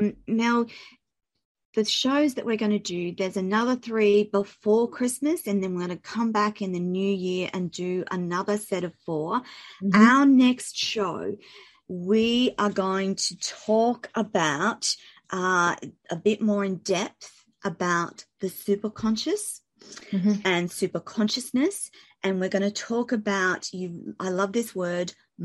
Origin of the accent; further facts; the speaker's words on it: Australia; And I'm an Australian, I've grown up in Australian, generations of Australian in my line